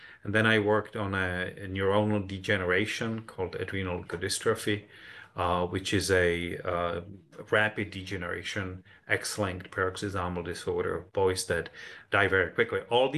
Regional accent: Prague, Czechia; born there; English is a second language; I was born in Prague in Czech Republic, so English is my fourth language. I grew up in the communist system

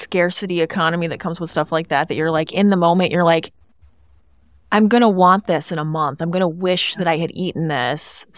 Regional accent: Midwest, United States; born there; I mean, I'm a Midwesterner by birth.

